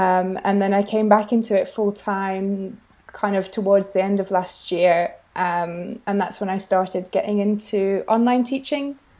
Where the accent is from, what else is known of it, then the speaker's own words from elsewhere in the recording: United Kingdom; moved away as an adult; now in France; So I'm British, but I've lived in France since I finished my studies.